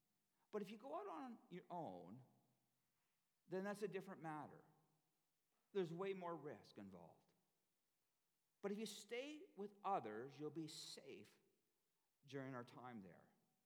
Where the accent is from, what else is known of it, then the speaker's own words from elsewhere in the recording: Canada; I know Canadians, and I know that we are a very independent kind of people. I think it must be the cold winters or something.